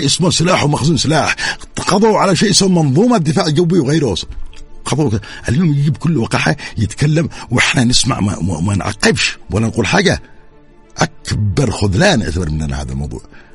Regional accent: Yemen

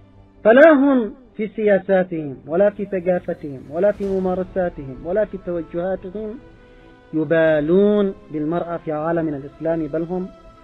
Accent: Yemen; المرأة عندنا في اليمن ألم تقتل بالقنابل الأمريكية والقنابل البريطانية

